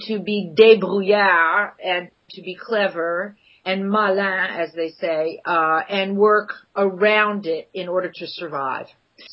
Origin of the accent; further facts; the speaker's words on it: New Orleans, Louisiana, United States; So of course, New Orleans is a really different place, but because of its French heritage, I feel that there are a lot of similarities. I grew up on a street called Fleur de Lys